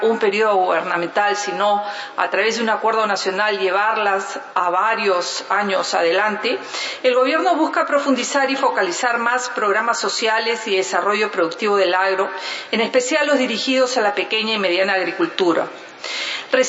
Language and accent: Spanish; Peru; Persiste aún un nivel significativo de pobreza rural en mi país, concentrado en las zonas altoandinas y selva